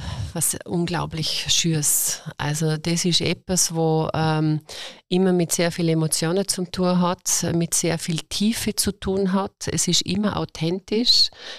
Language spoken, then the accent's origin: German; Vorarlberg, Austria; Die hat es bei uns in Vorarlberg gerne gegeben.